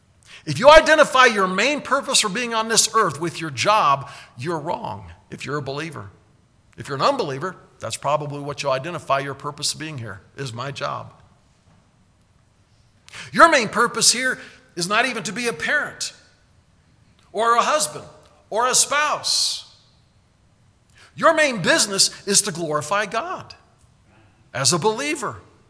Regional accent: United States; and I'm a patriot, I'm an American, I'm proud to be so.

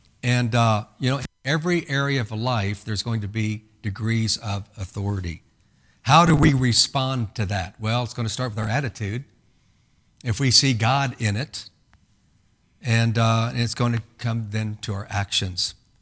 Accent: Indiana, United States; Now, I'm from Indiana.

